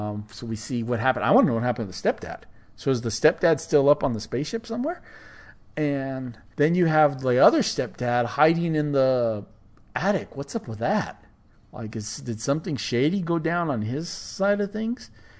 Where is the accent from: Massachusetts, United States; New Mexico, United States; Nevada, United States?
New Mexico, United States; Albuquerque; And then I'm actually from the 505. I am from Albuquerque. So, yeah, all the Area 51 stuff and everything. You know, everyone talks about New Mexico, about the aliens, because there's so much open space in New Mexico still